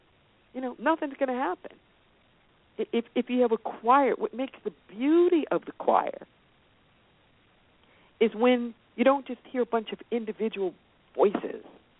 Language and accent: English; Los Angeles, California, United States; So most Californians drive, and we're very noted for our freeways, our highway systems. I'm from Los Angeles.